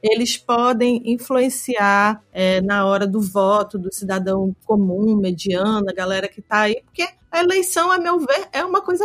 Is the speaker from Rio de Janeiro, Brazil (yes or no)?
yes; Petrópolis, Rio de Janeiro, Brazil; com muita saudade dos meus amigos de Petrópolis, da minha terra natal.